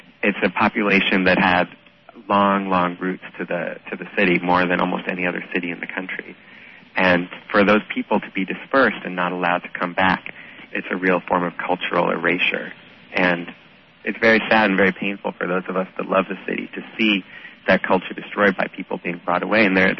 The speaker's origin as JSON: {"language": "English", "town": "New Orleans", "region": "Louisiana", "country": "United States", "said": "people are always asking me when I say that I'm from New Orleans, is everything rebuilt yet?"}